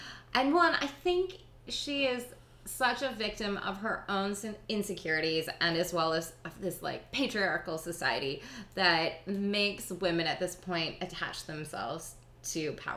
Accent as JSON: {"language": "English", "town": "Edmonton", "region": "Alberta", "country": "Canada", "said": "But, because I am Canadian, always thought that I would just marry Prince William."}